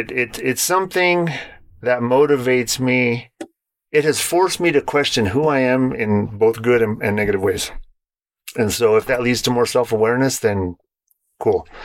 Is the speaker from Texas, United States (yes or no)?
no; San Jose, California, United States; I'm not this exact same person as I was when I grew up in Berryessa and Alum Rock in San Jose.